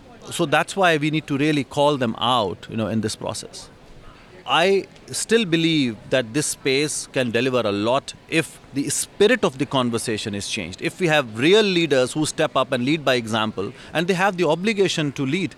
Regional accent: India; I come from India.

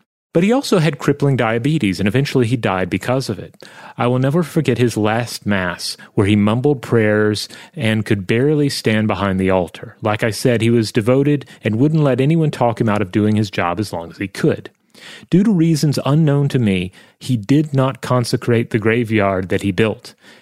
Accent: Poland; English is a second language; I grew up in a reasonably small town in the south of Poland where you have mostly forests, hills, bogs, and meadows. It's rather picturesque, but can also get a bit spooky. My town has a population of 10,000 people, and it's rather old.

